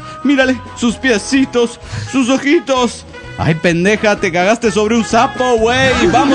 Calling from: Cuernavaca, Morelos, Mexico; de Cuernavaca, Morelos, México.

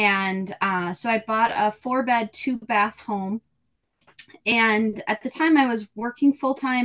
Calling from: Twin Cities, Minnesota, United States; I am coming from Twin Cities, Minnesota.

